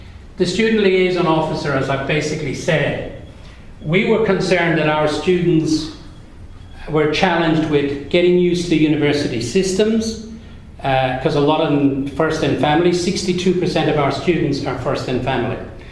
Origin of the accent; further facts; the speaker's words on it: Ireland; everybody loves, because I'm Irish, that I'm in the Elf Centre